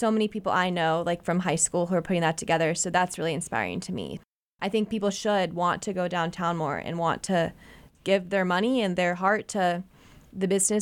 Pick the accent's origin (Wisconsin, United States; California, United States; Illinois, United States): Wisconsin, United States; Milwaukee; now in Springfield, United States; It was very similar to where I grew up in Milwaukee, Whitefish Bay was the name of the neighborhood